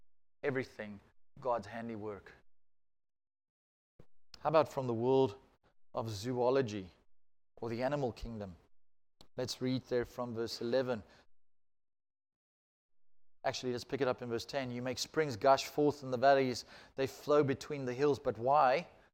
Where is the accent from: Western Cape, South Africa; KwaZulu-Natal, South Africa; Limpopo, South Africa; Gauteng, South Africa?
Gauteng, South Africa; Johannesburg; Now, I'm from Joburg.